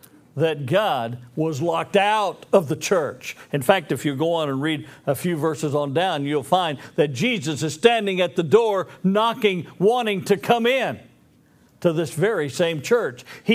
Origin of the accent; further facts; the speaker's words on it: Arkansas, United States; See, I come from Arkansas, so I sometimes speak my piece pretty loudly